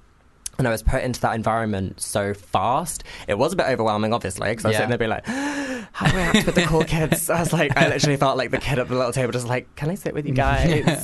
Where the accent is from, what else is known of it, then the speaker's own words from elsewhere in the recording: Cambridge, East of England, United Kingdom; now in London, United Kingdom; I'm originally from Cambridge. So I was born and bred in Cambridgeshire. And coming from a place that's it's so different to London, I didn't really know what to expect when I first came here 3 years ago.